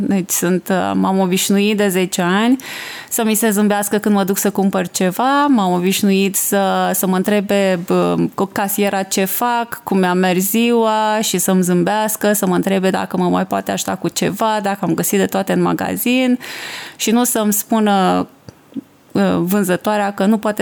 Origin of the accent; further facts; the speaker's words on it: Suceava County, Romania; moved away as an adult; now in Canada; Pot să zic că în orașul natal, România mi s-a părut exact la fel.